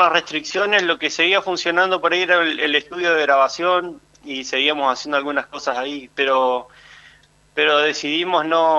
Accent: Gualeguaychú, Entre Ríos, Argentina; now in Santo Tomé, Argentina; Yo soy entrerriano, nacido en Gualeguaychú.

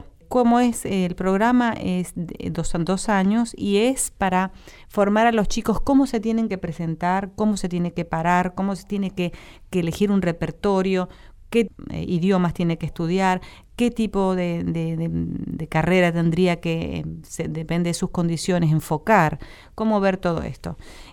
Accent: Argentina; somos argentinos

